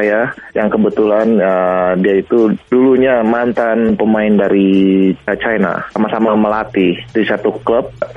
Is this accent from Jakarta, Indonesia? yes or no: no; Bandung, West Java, Indonesia; Karena saya asal dari Bandung, saya juga ya pulang ke Bandung juga.